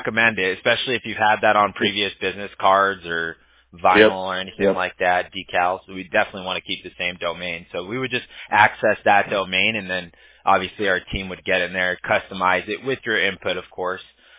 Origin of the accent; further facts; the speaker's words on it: California, United States; accent: Cali slang; I'm from California originally, so I got a little Cali slang to me.